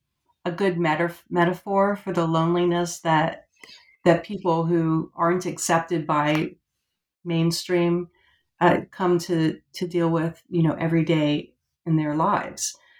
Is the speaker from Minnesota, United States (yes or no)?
no; Florida, United States; also born or lived in Georgia; Well, so I've lived about half of my life now in Georgia and half in Florida. And I guess Florida, I grew up in Florida.